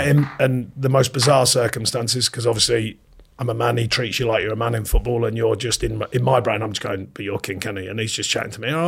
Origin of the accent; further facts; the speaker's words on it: Kettering, East Midlands, United Kingdom; Kettering, born in Kettering.